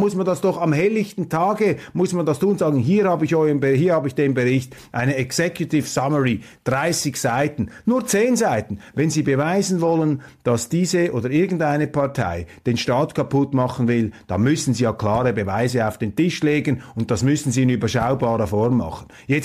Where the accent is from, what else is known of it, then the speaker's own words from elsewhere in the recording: Switzerland; Ich meine, ich falle hier als Schweizer aus der Rolle, wenn man immer wieder den Deutschen sich da so handgreiflich einmischt